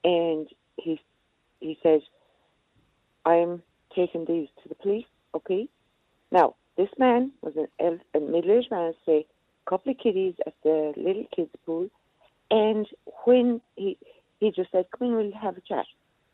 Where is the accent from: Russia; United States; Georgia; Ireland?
Ireland; Munster; now in Waterford, Ireland; I'm from Kerry originally, living in Waterford at the moment.